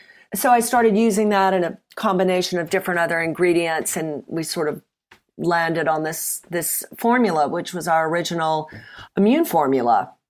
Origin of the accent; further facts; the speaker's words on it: Mississippi, United States; moved away as an adult; now in United Kingdom; Well, I'm from Mississippi originally. I've been in the UK for many decades. So the accent is probably smoothed out